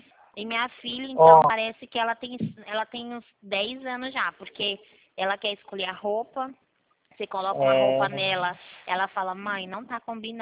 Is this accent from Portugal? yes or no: no; Rio Claro, São Paulo, Brazil; Eu sou aqui de Rio Claro, de interior de São Paulo.